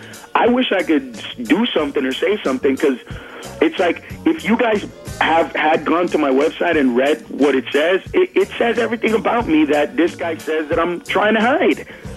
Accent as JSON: {"language": "English", "town": "Los Angeles", "region": "California", "country": "United States", "tie": "born or raised there", "said": "I grew up in East L.A. since I was 7 months old."}